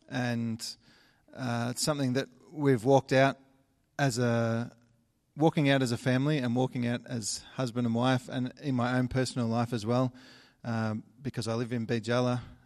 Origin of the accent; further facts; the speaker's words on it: Victoria, Australia; So born and raised in Australia in a small country town, which no one would ever have heard of, but it's a couple of hours out of Melbourne.